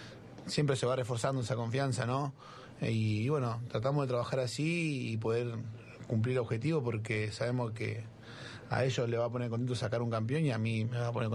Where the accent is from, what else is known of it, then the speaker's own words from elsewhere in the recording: Argentina; somos visitantes, somos argentinos